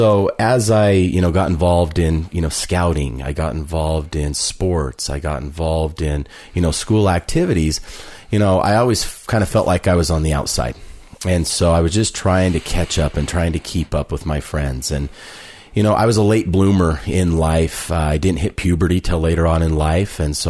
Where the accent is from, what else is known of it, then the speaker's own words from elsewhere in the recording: Centerville, Utah, United States; also born or lived in Farmington, Utah, United States; I'm 42 years old. I was born in Farmington, Utah, so I'm a local resident here in Utah. Grew up in a little town called Centerville